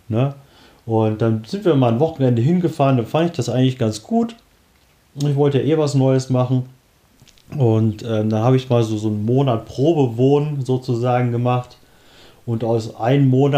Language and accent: German; Beelen, North Rhine-Westphalia, Germany; Ich bin auch in der Nähe hier von Oelde aufgewachsen, in Beelen. Das ist so ein kleines 6000-Seelendorf, also damals. Jetzt ist es auch nicht viel größer, glaube ich.